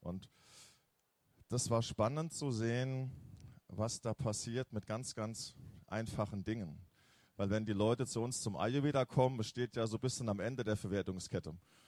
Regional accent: Lorsch, Hesse, Germany; also ich komme aus der Nähe von Darmstadt, so ein kleines Nest in Südhessen, Lorsch

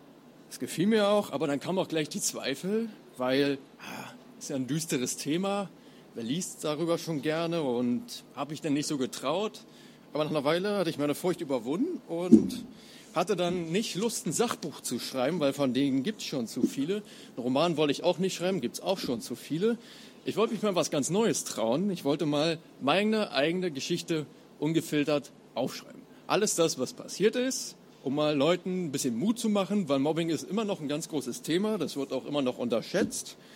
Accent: Berlin, Germany; ich bin aus Berlin. Ich bin 32 Jahre alt

